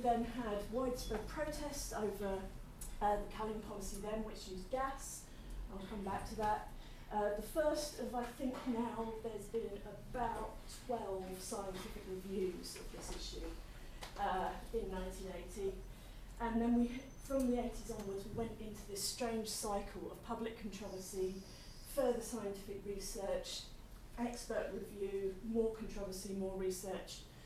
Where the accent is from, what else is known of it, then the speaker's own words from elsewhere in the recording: London, United Kingdom; I'm not a country person. I grew up in London, I always live in cities, I quite like living in cities.